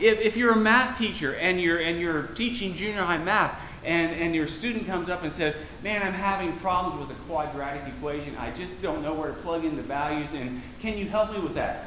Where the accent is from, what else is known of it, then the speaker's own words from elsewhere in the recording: Las Cruces, New Mexico, United States; When I was growing up in New Mexico, down south in Las Cruces, we had a west side of the house that was getting broiled by the sun.